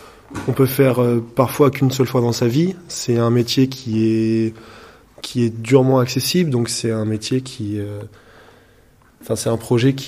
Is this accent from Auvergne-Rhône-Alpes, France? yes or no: no; Concarneau, Brittany, France; j'ai 22 ans, je viens de Concarneau